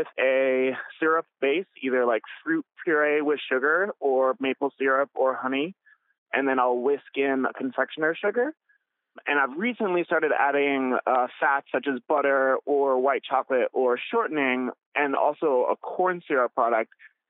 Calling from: Rochester, Minnesota, United States; Rochester, Minnesota.

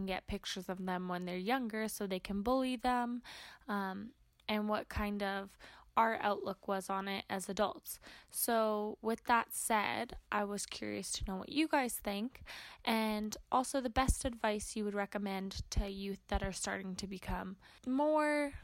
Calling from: Alberta, Canada; I am from Alberta, Canada.

